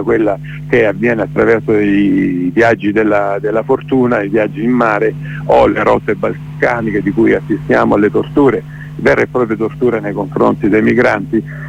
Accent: Brindisi, Apulia, Italy; vengo però da Brindisi

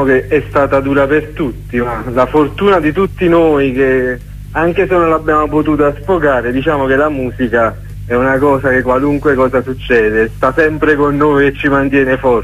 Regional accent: Pontecagnano, Campania, Italy; Ma Sant'Antonio è un quartiere della mia cittadina, io sono di Ponte Cagnano.

